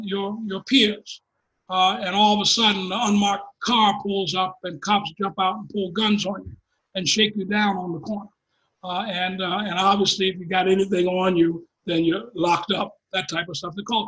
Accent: Baltimore, Maryland, United States; I was born and raised in Baltimore. My parents bought a store after the 68 riots.

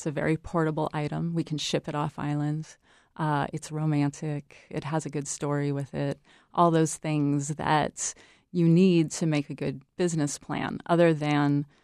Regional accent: California, United States; I'm from California. I'll never be from Maine.

